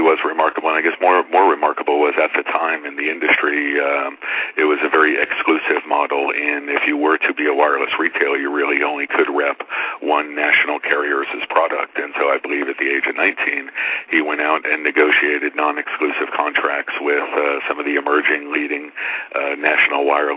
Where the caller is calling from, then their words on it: Farmington Hills, Michigan, United States; I'm calling from Farmington Hills, Michigan, which is a suburb right outside the Detroit area.